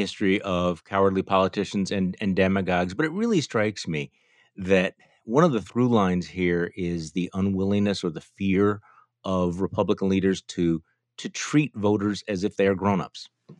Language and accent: English; Wisconsin, United States; and I'm from Wisconsin, you're right there